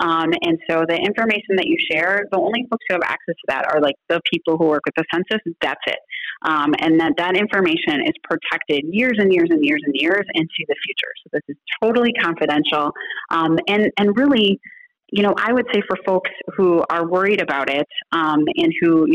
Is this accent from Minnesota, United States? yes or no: yes; Minnesota, United States; And I don't know about you, but as a Minnesotan, like, I am not coming in 11th place.